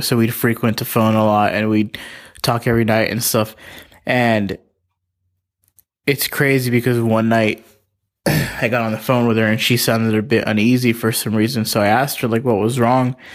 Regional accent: Palmdale, California, United States; I'm from Palmdale, California.

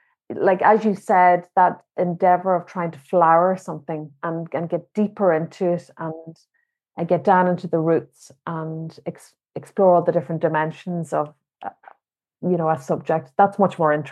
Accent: County Donegal, Ireland; first language Irish; coming from Donegal and also growing up in the Irish language

